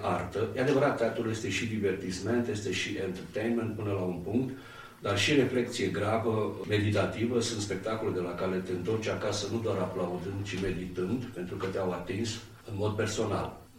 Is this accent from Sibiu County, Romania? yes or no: no; Olt County, Romania; born there; m-am născut lângă Caraca, unde avem faimosul castru de la Romula, zicem noi